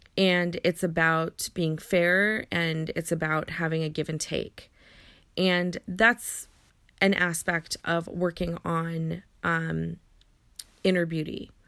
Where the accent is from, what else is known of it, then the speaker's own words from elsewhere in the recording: Afghanistan; I'm from Afghanistan, and so people think I'm Middle Eastern